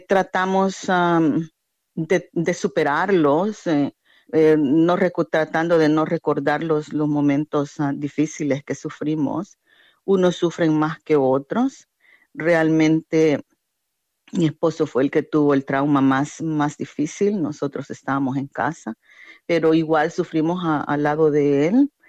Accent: El Salvador; now in Australia; Sí, venimos de El Salvador, tuvimos una guerra que nos obligó a emigrar

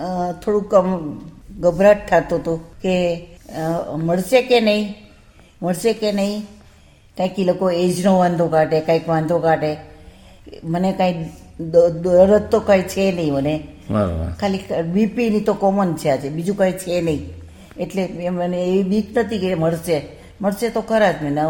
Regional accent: Upleta, Gujarat, India; also born or lived in Mumbai; અમે બોમ્બેથી આવ્યા છીએ અને આમ અમે સૌરાષ્ટ્રના ઉપલેટાના રહેવાસી છીએ અને હવે અમે અહીંયા આવી ગયા.

